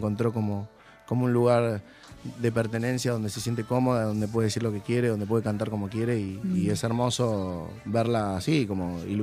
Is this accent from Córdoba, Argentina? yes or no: no; Don Torcuato, Buenos Aires Province, Argentina; O sea, porque ella es de Pilar y nosotros somos de Torcuato.